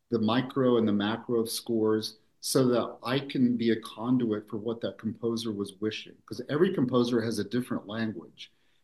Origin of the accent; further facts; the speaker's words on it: Oklahoma, United States; They're from a town called Yeager, which is outside of where I grew up in Oklahoma.